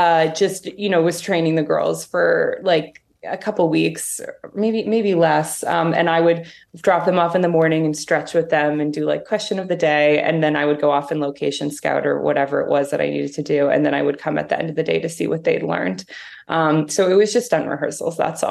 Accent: Toronto, Ontario, Canada; Well, I grew up in Toronto, and I think that, you know, Toronto's a pretty big film-loving city.

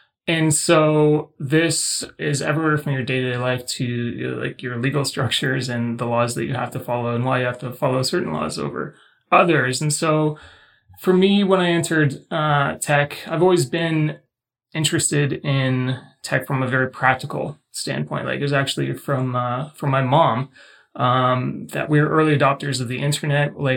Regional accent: Six Nations of the Grand River, Ontario, Canada; from Six Nations of the Grand River Territory.

